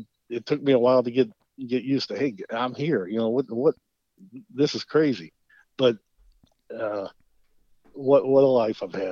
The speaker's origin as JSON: {"language": "English", "town": "Cincinnati", "region": "Ohio", "country": "United States", "tie": "born or raised there", "said": "We're talking about growing up in Cincinnati. I used to pretend throwing against the wall."}